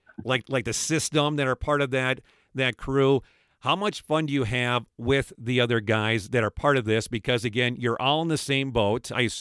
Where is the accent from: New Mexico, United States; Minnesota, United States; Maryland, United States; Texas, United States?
Minnesota, United States; Montgomery; So March 5th, that I believe is in Montgomery, in my hometown, defending your title.